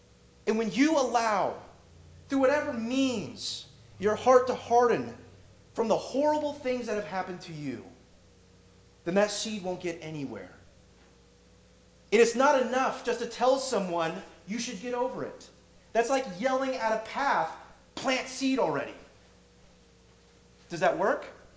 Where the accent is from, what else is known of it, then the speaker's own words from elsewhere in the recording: Grass Valley, California, United States; I grew up in Northern California. Everything is built on angles. Everything is built on 45-degree angles, all right? It's Grass Valley.